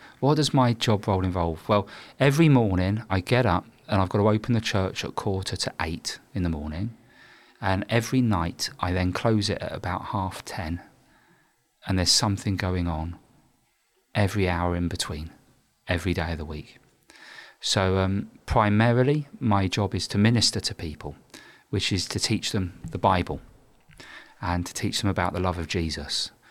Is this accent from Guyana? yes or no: no; London, United Kingdom; Okay, so I grew up in North London, but all my family are from Wales.